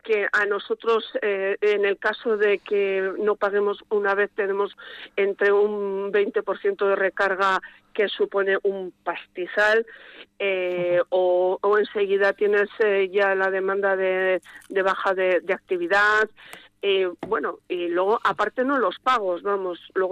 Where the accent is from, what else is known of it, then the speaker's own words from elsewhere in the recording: Labastida, Basque Country, Spain; Vitoria y mi pueblo, que es La Bastida.